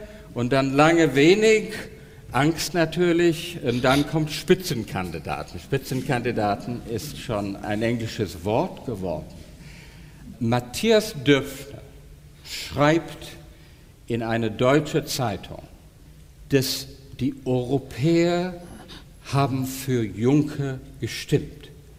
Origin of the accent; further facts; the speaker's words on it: United Kingdom; German is a second language; Ich argumentiere hier wirklich, weiß Gott, nicht als Brite.